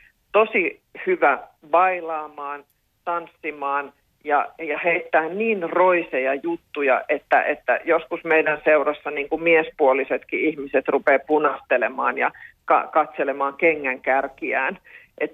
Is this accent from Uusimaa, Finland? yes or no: yes; Espoo, Uusimaa, Finland; kun me siellä meidän kotikonnuilla Espoon rantaraitilla merenrannassa kävellään